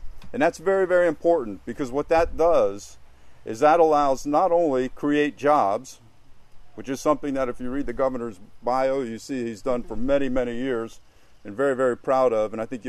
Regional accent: New York, United States; Now, I'm personally from New York, so I kind of feel cheated there

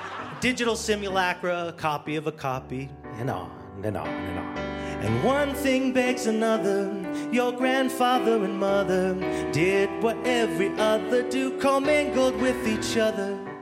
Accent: Canada; Now, where I'm from, back home in Canada, it's a different system.

